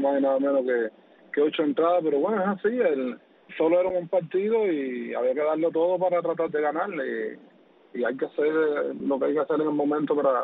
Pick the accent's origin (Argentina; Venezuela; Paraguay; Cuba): Cuba; moved away; cuando yo salí de Cuba